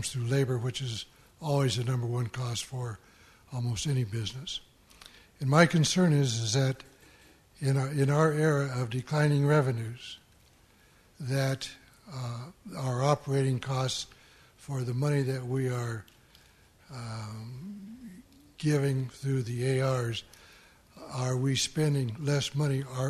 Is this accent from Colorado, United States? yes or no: yes; Colorado, United States; from Colorado, and I'm a retired businessman